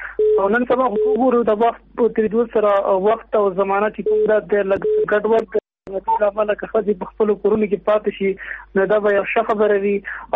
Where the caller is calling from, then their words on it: Paktika, Afghanistan; زه د پکتیکا دی ولایت د سبخیلي د ولسوالۍ نه خبرې کوم.